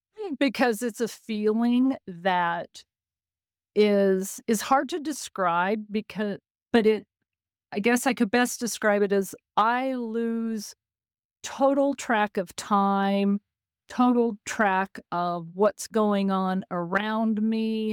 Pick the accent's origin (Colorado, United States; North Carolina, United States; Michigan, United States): Colorado, United States; So growing up in Southeast Colorado, sometimes, because this was back when cars were pretty basic and we didn't have cell phones and things